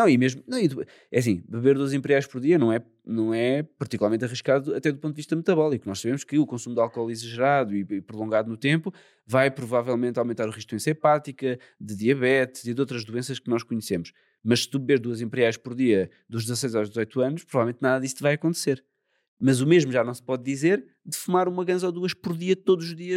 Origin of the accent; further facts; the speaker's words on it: Lisbon, Portugal; mas eu sou de Lisboa